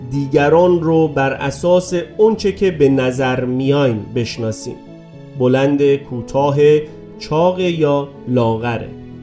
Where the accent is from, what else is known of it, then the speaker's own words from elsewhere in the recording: Iran; من ایرانی هستم. این مکانیه که اونجا زندگی میکنید.